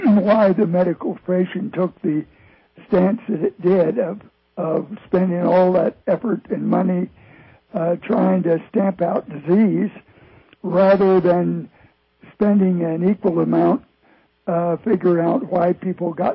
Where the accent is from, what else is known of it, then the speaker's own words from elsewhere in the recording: Wyoming, United States; also born or lived in Kansas / Illinois; Well, I grew up in Wyoming and Kansas and Illinois